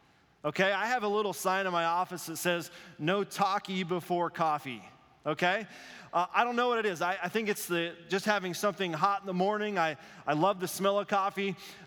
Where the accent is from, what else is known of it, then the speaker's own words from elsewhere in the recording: Wyoming, United States; Because I grew up in Denver Bronco country. Wyoming doesn't have a pro team we could cheer for, so we cheered for the Denver Broncos.